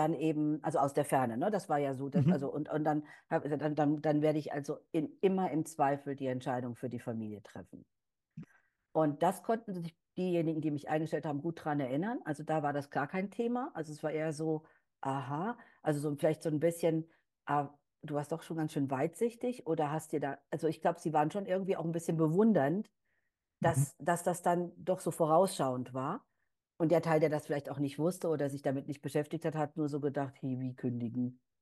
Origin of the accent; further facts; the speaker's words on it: Rhineland-Palatinate, Germany; unser Lebensraum oder der unserer Eltern ist ja in Rheinland-Pfalz, wir sind ja beide aus Rheinland-Pfalz, haben uns dann die Eifel ausgewählt